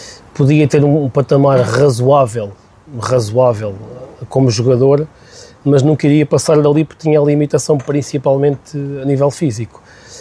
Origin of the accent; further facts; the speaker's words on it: Santarém, Portugal; Eu sou de Santarém e alinho nessa pergunta. Nascido e criado da Moçarria e sempre estudei em Santarém, sou filho da terra.